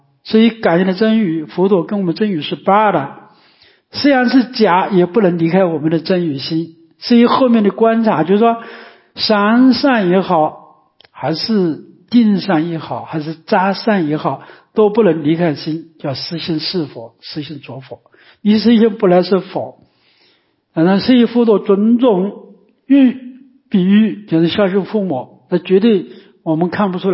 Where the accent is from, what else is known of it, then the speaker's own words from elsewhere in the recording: China; 但是我们中国人跑上去念经不动，真的，一点都不动